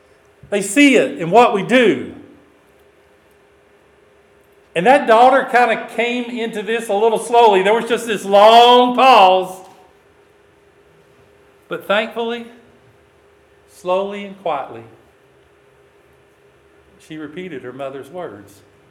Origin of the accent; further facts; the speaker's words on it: Louisiana, United States; You know, I grew up in Louisiana, and I can tell you because I see the posts on Facebook and I talk with my family members.